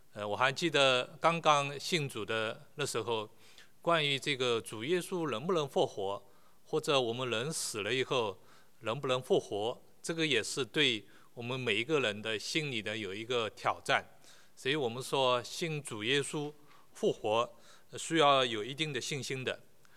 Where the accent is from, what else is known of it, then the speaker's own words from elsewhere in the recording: China; 那这个现在呢，我们中国人呢也很聪明啊